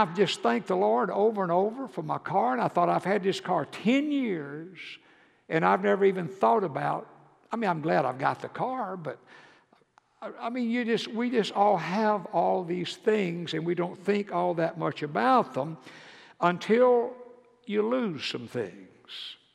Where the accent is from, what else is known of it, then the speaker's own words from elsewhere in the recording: Georgia, United States; you know, I was raised in Georgia, it'd be cold in the winter.